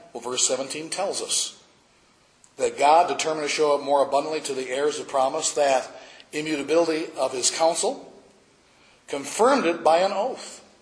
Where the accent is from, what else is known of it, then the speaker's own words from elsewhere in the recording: Michigan, United States; Michigan. We're familiar with boats. We've got plenty of water all around us. I remember as a kid growing up on Lake St. Clair